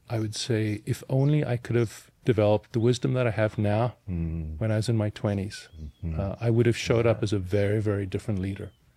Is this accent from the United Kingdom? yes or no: no; South Africa; accent: funny accent; It's a byproduct of having grown up in South Africa to an Austrian father and a mother of English descent, and also having worked in multiple places around the world.